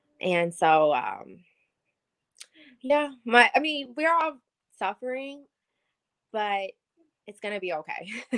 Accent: Myanmar; moved away; me and my sister, we are political refugees. We came from Burma during civil unrest.

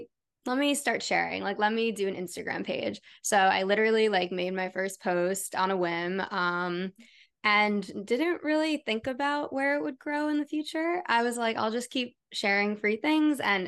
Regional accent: New York, United States; Yeah, so I'm from New York State. I'm from Long Island, so about a 40-minute train ride out of the city. I feel like every month growing up, I used to go into the city, saw Broadway shows.

